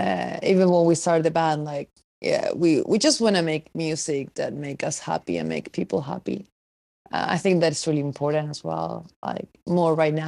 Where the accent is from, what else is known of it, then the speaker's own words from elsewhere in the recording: Uruguay; Yes, I am from Uruguay.